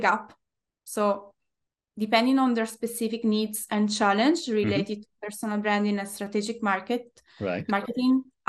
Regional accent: Dublin, Ireland; English is a second language; moved away as an adult; now in Spain; so from Dublin, so I was from Ireland to Spain

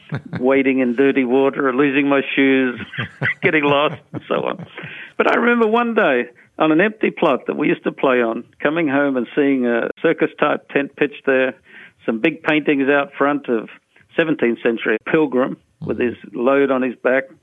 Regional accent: Australia; As a young kid growing up in Australia, in my first couple of years in public school before my family moved closer

